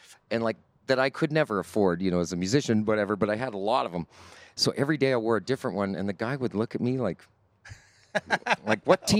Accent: Virden, Manitoba, Canada; born there; I was born in Verdon, Manitoba. And I had a house in Winnipeg, and we had sold it.

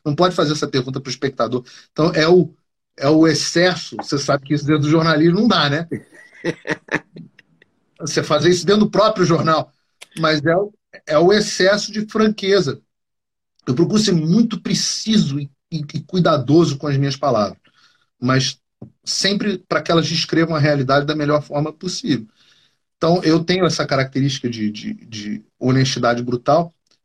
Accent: Brasília, Federal District, Brazil; born there; nasci na Granja do Torto, né?

